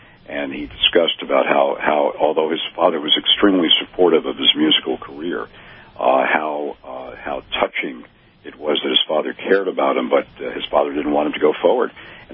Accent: Miami, Florida, United States; I grew up in Miami, we always remember our roots

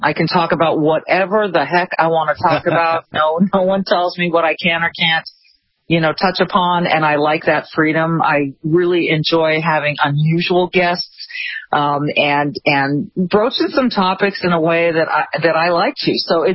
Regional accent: Minnesota, United States; it's embarrassing to me as a Minnesotan

